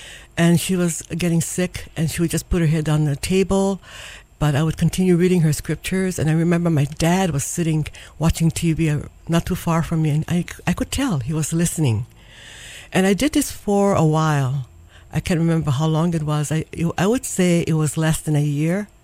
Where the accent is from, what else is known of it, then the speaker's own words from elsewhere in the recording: Kalihi, Hawaii, United States; I grew up in Kalihi Valley. I've lived there all my life, actually, until I got married and then moved away to several different places, ended up in Hawaii Kai.